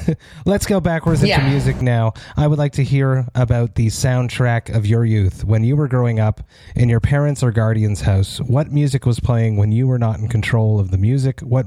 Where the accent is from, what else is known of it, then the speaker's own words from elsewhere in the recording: Montreal, Quebec, Canada; I'm from Montreal